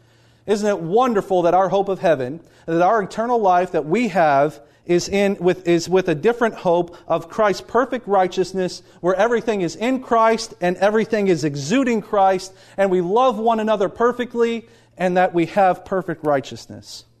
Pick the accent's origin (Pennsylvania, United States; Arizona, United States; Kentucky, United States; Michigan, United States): Kentucky, United States; I always say I'm from Kentucky, and so English is not our strong suit, right?